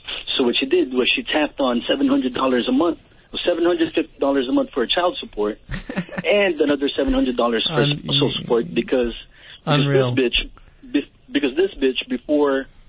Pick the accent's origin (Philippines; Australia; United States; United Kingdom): Philippines; Dad, I'm your son from the Philippines. I don't know, maybe you've been banging a couple of Filipino ladies over here.